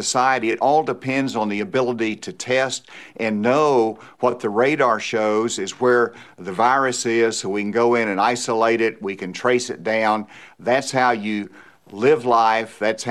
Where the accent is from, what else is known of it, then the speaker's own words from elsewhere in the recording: Bentonville, Arkansas, United States; Well, we've already moved one in Bentonville, which is my hometown.